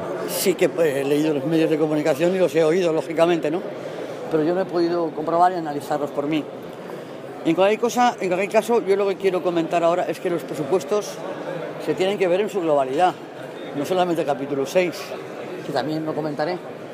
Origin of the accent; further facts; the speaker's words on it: Spain; los que vivimos aquí somos españoles